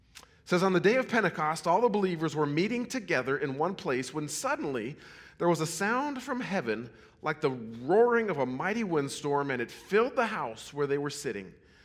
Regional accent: Montana, United States; didn't have to learn a language in high school because I was from Montana.

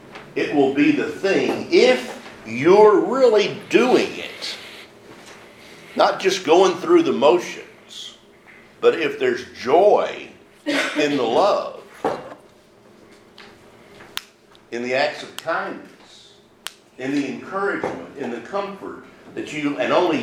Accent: Victoria, Texas, United States; also born or lived in Brownsville / Harlingen; And we lived in Victoria until I was 10. Then we moved back down to Harlingen. I was born in Brownsville, but we moved back down to Harlingen. From the time I was 2 to 10, we lived in Victoria.

